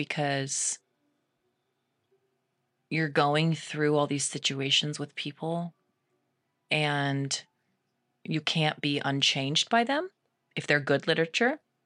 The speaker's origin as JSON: {"language": "English", "region": "Idaho", "country": "United States", "said": "I'm a transplant from Idaho"}